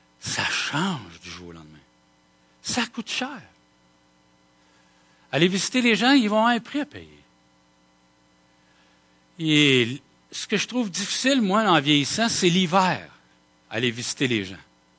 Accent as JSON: {"language": "French", "region": "Quebec", "country": "Canada", "said": "Ben, nous autres, on est Québécois."}